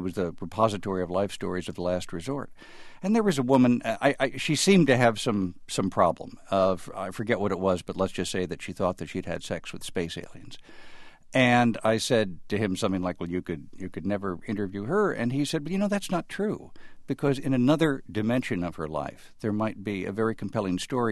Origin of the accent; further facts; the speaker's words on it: Chicago, Illinois, United States; If I might speak as a Chicagoan, he made our city sing.